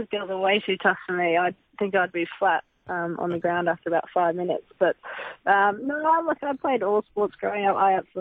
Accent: Australia; I think that's one of the most amazing things about growing up in Australia is just such a strong culture of sport and having a chance to have a go at everything.

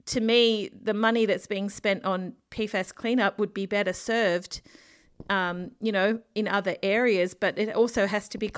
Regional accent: Australia; I'm an Australian journalist, freelance

